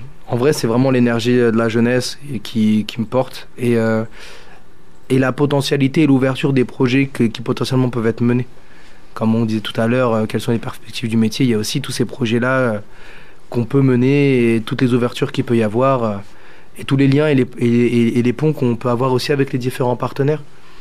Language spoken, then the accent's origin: French; Île-de-France, France; Quand je suis arrivé, parce que je viens de Paris, donc dans le 95, et je suis arrivé à Figeac